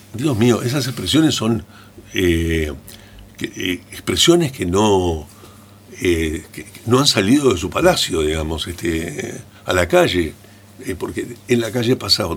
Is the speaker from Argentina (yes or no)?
yes; Argentina; Yo quiero subrayar una frase que, como argentino